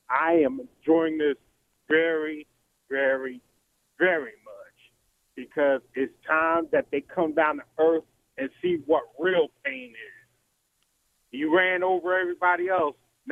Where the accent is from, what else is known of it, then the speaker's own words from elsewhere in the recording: Philadelphia, Pennsylvania, United States; I know you wasn't able to get a cheesesteak, but at least you went to my hometown.